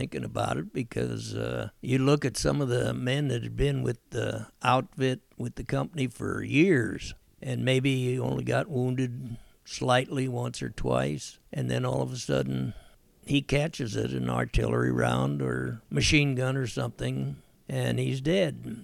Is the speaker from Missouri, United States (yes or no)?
no; Fresno, California, United States; To begin with, it was quite rainy and muddy and things that we weren't used to here in Fresno